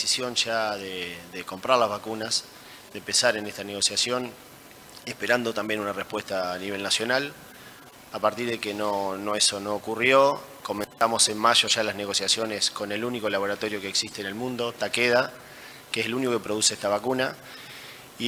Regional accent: Santa Fe, Argentina; nosotros necesitamos tomar conciencia como santafesinos

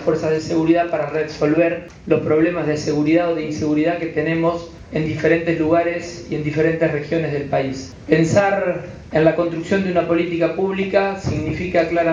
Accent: Santa Fe, Argentina; Yo vengo de la provincia de Santa Fe

